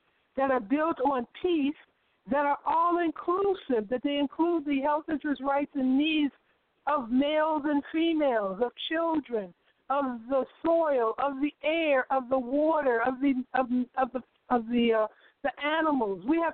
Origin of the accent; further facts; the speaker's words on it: Chicago, Illinois, United States; And so I grew up in Chicago.